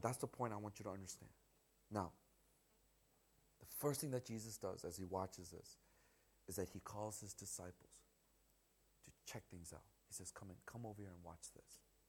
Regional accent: United States; because I grew up in America for most of my life. 90-some percent of my life was brought up in America. So I think like an American.

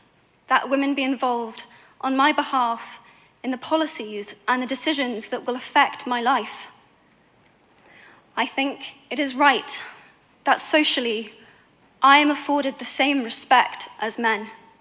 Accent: United Kingdom; I am from Britain, and I think it is right that I am paid the same as my male counterparts.

